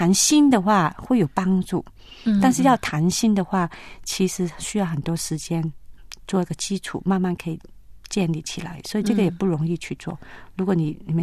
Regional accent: China; 其实我们中国人不很善于表达自己感受，

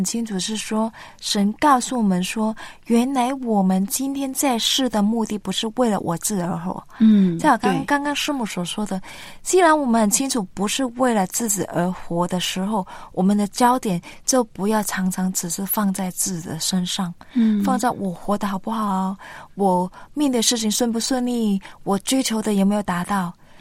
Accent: China; 好像我们说清明节是最对我们中国人来说是一个很大的节日的重点

